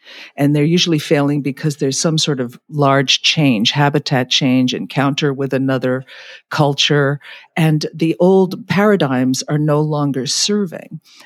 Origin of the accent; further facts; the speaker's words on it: New York City, New York, United States; Well, I was raised in Manhattan, New York City, and my parents were very modern atheists